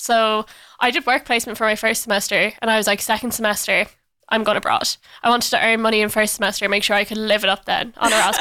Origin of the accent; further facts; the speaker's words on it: Wexford, Leinster, Ireland; So, yeah, we went over and I'm from Wexford originally.